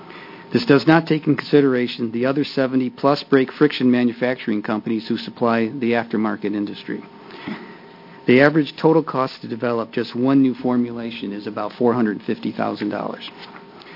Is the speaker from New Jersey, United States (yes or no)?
no; Detroit, Michigan, United States; I'm from Detroit, Michigan area